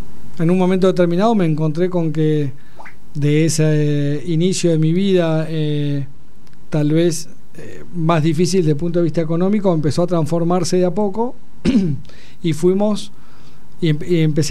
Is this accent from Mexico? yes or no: no; Ciudad Evita, Buenos Aires Province, Argentina; Bueno, nací en Ciudad Evita, un barrio del partido de La Matanza, donde fui inmensamente feliz